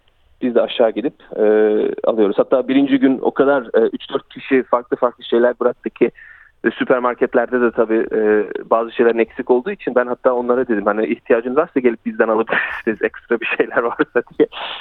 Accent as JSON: {"language": "Turkish", "country": "Australia", "said": "şaşırdım ve biraz da hayal kırıklığına uğradım açıkçası bir Avustralyalı olarak."}